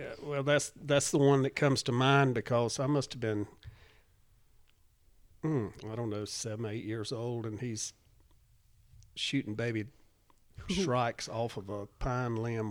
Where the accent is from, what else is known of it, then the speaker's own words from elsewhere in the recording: Charlotte, North Carolina, United States; I'm from Charlotte, North Charlotte, Bates Ford Road area. And it was the country back in those days.